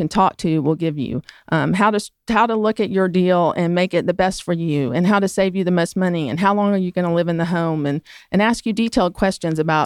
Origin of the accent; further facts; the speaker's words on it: Atlanta, Georgia, United States; Well, I grew up here in Atlanta, so I'm very familiar with the area